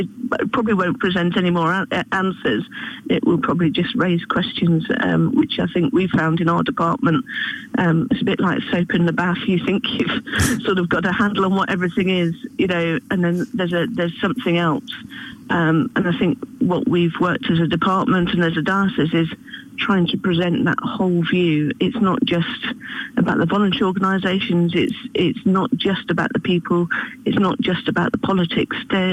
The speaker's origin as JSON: {"language": "English", "region": "East Midlands", "country": "United Kingdom", "said": "I'm not from Kent. My homeland, as it were, is Lincolnshire."}